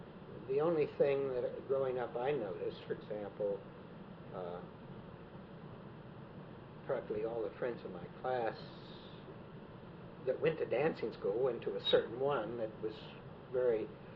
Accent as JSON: {"language": "English", "town": "Pittsburgh", "region": "Pennsylvania", "country": "United States", "tie": "born or raised there", "said": "for almost all the period when I was growing up, I was really away from Pittsburgh. So I really didn't have a lot of friends here to begin with."}